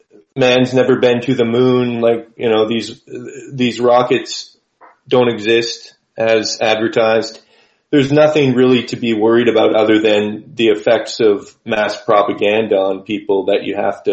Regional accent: New Brunswick, Canada; from Nouveau Brunswick.

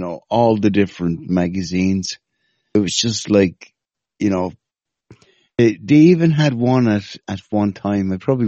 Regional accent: Ireland; accent: Irish; I'm always pulled up on my fucking Irish accent when I say a horse

